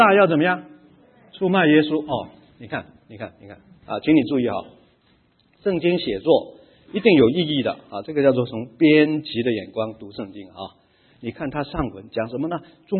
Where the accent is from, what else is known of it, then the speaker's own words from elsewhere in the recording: China; 那么我们中国人的思想其实也跟这些 门徒有点像的呢？